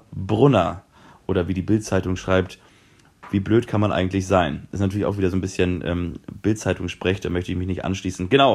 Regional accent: Kaiserslautern, Rhineland-Palatinate, Germany; born there; Und zwar bin ich geboren in Kaiserslautern 1996.

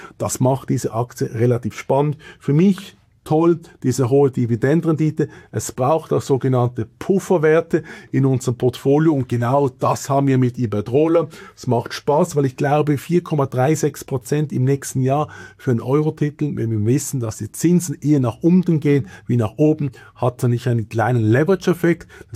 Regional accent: Switzerland; was für mich einfach problematisch ist momentan als Schweizer Anleger

